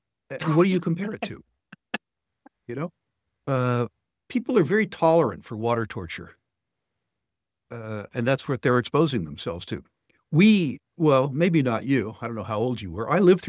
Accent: United States; You know, in the U.S., I'm an American, so I'm prone to criticize my own place because I understand it.

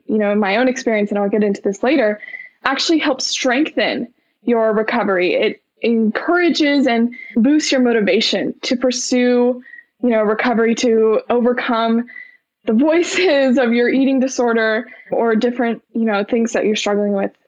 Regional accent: San Diego, California, United States; I'm from San Diego, California.

